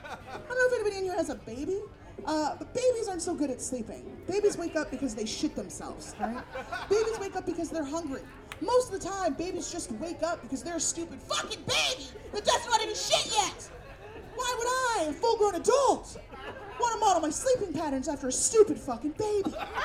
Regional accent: San Francisco, California, United States; And of course, I'm from San Francisco, so I'm just imagining how somebody from the city would fuck that up.

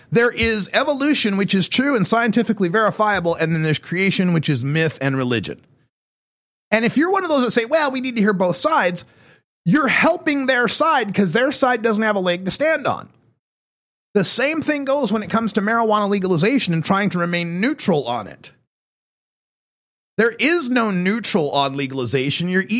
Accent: Idaho, United States; Like, I came from Idaho and went to the Seattle Hemp Fest just as a visitor in 2004

